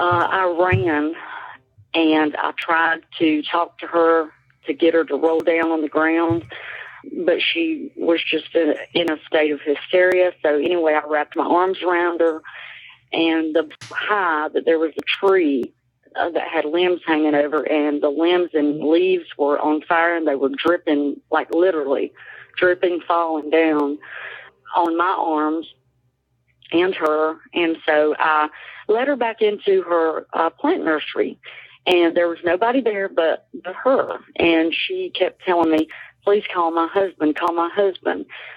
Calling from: Chesnee, South Carolina, United States; I'm calling from Chesney, South Carolina.

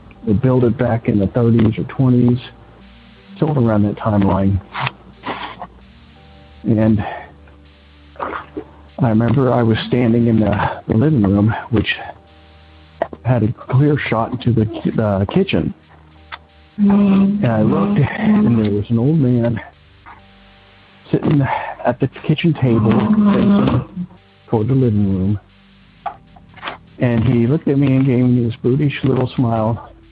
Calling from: Cincinnati, Ohio, United States; I'm calling from Cincinnati, Ohio.

